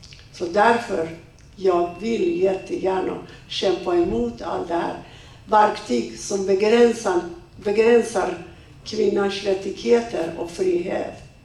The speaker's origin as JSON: {"language": "Swedish", "country": "Iran", "second_language": "Swedish", "lives_now": "Sweden", "said": "Och vi var från södra Iran och centrala Iran."}